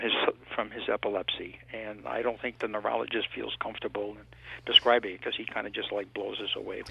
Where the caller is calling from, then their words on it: West Springfield, Massachusetts, United States; Hey, I'm calling from West Springfield.